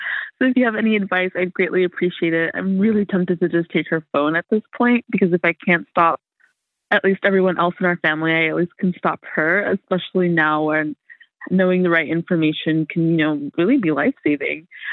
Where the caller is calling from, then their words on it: Los Angeles, California, United States; Hola Papi … I'm calling from Los Angeles.